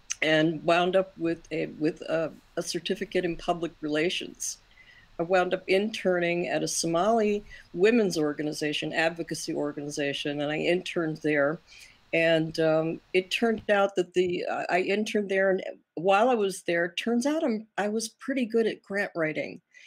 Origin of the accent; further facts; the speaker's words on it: New Jersey, United States; also born or lived in Detroit; now in Minnesota, United States; I'm from New Jersey and Detroit, weird background. It's a long story how I landed here, but I've been in Minnesota since 1984, so I feel like a Minnesotan now.